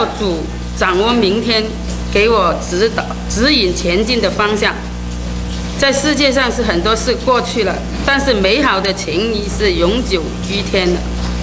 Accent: Guangzhou, Guangdong, China; Chinese is a second language; 因为我是广东人，讲的普通话是可能，一下子你们也是可能听不明，请你们谅解。 … 今年呢65岁，我是来自中国广州。

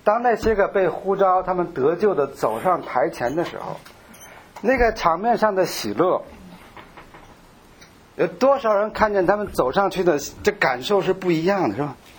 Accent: China; 我说我是从中国来的。

